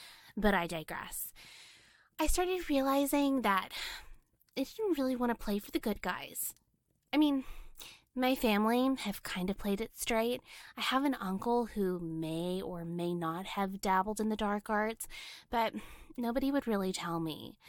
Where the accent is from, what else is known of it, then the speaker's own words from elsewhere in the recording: United States; I come from America. I graduated from Illinois last year, and I am raring to go.